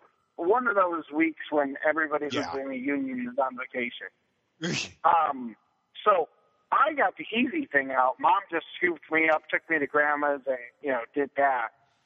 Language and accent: English; Connecticut, United States; moved away; So before I moved to the West Coast, I grew up in Connecticut.